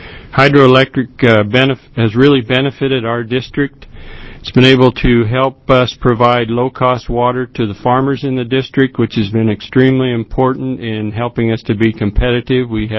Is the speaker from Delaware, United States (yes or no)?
no; Parkdale, Oregon, United States; I'm a farmer from Parkdale, Oregon.